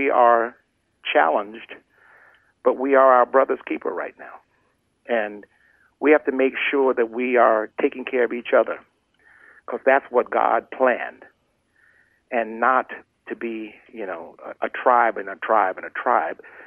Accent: Houston, Texas, United States; he made me feel like we grew up together back in Houston, Texas.

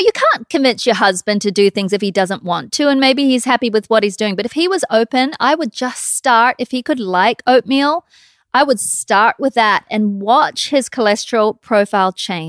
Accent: Scotland, United Kingdom; Yeah, we're Scottish.

